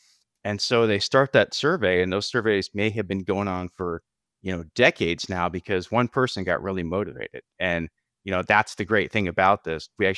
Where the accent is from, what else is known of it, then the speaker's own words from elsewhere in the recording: Cape Coral, Florida, United States; I grew up in Cape Coral.